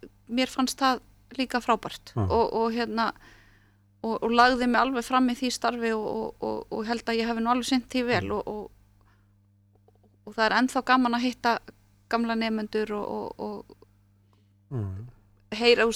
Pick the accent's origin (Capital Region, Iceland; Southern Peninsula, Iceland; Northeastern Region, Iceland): Northeastern Region, Iceland; Akureyri; also born or lived in Strandir; now in Suðurnes, Iceland; ég segist vera strandamaður og frá Akureyri ég segi það, ég fætt þar sko. En ég er nú búin að búa lengst af ég er búin að búa 14 ár á Suðurnesjum